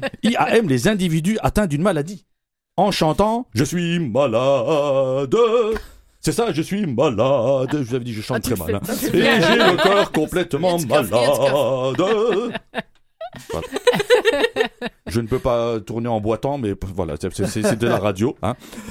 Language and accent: French; Belgium; Même si je suis belge.